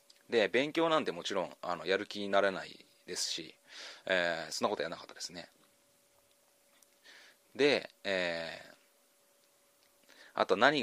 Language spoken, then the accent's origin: Japanese; Nagano, Japan; 私は出身が、長野県、になります。